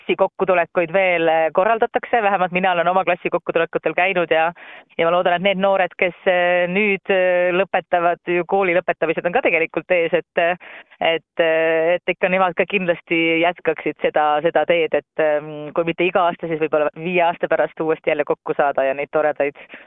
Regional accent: Kohila, Rapla County, Estonia; Kohilast, kus mina pärit olen

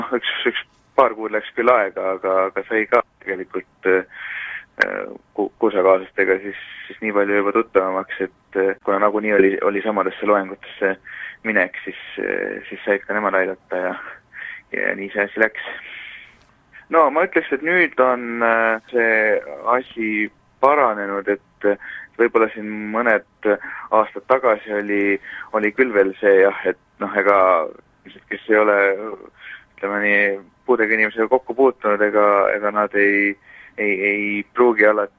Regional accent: Hiiu County, Estonia; kuna ma olen Hiiumalt pärit

